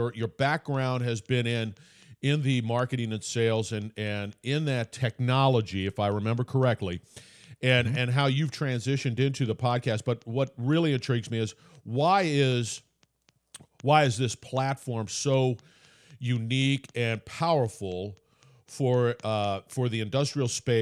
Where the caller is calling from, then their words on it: Mandeville, Louisiana, United States; I'm calling from Mandeville, Louisiana, and the same thing exists here. So we're a bit small town people doing big things, I guess.